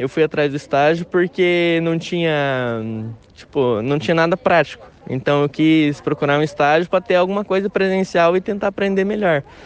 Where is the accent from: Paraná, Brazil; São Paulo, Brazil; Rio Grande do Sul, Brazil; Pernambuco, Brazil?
Paraná, Brazil; Arapoti; Sou de Arapoti, Paraná.